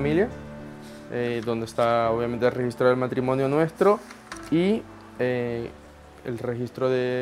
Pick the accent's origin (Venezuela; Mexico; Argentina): Venezuela; moved away as an adult; now in Spain; tengo 30 años, soy venezolano, llegué a España en el 2016, febrero de 2016, vine conjunto a mi esposa